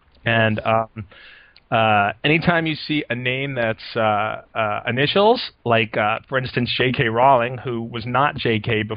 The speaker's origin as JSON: {"language": "English", "town": "Brooklyn", "region": "New York", "country": "United States", "tie": "born there", "also_born_or_lived": "New Jersey / South Carolina / Atlanta", "lives_now": "San Francisco, United States", "said": "I was born in Brooklyn"}